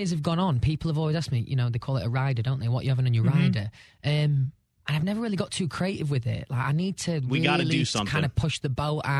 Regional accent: England, United Kingdom; where I grew up in England

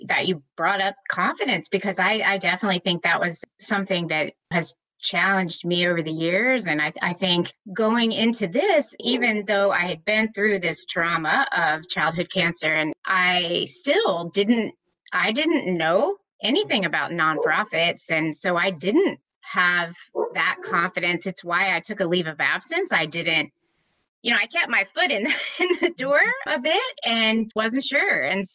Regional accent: Atlanta, Georgia, United States; I grew up here in Atlanta. I think I'm one of the few natives left here. Went to Lakeside High School in DeKalb County and went to college at Vanderbilt and then law school at UGA.

